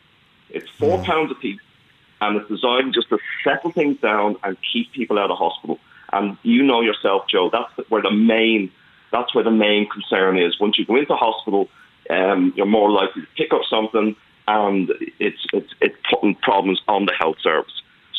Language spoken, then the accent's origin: English; Ballyfermot, Leinster, Ireland; my mum's from Ballyfermot and I'm from Ballyfermot.